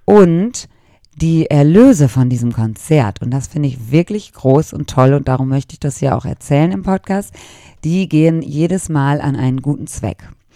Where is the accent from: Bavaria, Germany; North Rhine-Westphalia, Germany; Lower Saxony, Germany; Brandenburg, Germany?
North Rhine-Westphalia, Germany; Cologne; als Kölnerin kennt man da jemanden